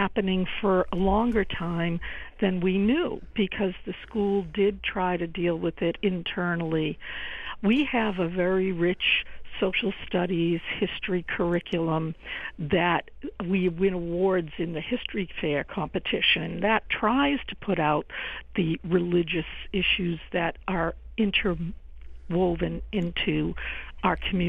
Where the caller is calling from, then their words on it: Bedford, United States; from Bedford, and I'm a brought-up Catholic Unitarian Universalist living in Bedford for 23 years.